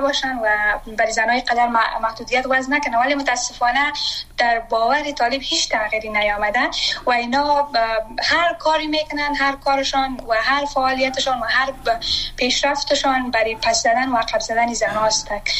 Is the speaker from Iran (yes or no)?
no; Afghanistan; من شخصا آرزویی را ندارم که وطن ما ترک کنم، من سرمایه وطنم هستم، من اونجا درس خواندم